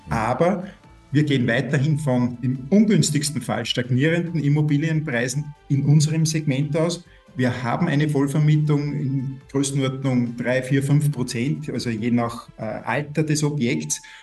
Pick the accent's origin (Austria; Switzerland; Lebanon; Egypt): Austria; Linz, Upper Austria; Ich komme aus Linz